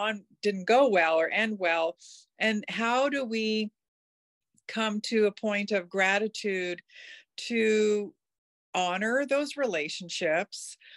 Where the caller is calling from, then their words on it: North Vancouver, British Columbia, Canada; I am calling in from North Vancouver, looking out into my backyard where there's lots of trails and forest